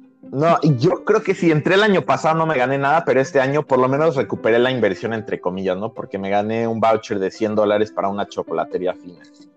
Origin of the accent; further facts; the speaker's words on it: Mexico; nosotros, o sea, como mexicanos tenemos ahorita el mejor ejemplo